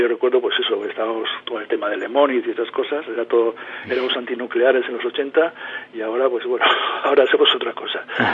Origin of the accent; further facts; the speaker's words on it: Hernani, Basque Country, Spain; yo soy de Hernani